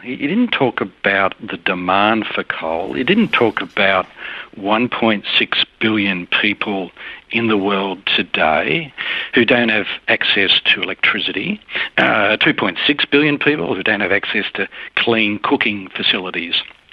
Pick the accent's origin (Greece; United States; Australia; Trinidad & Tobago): Australia; Queensland; As a Queenslander, I'm very proud of the fact that we are the world's largest exporter of metallurgical coal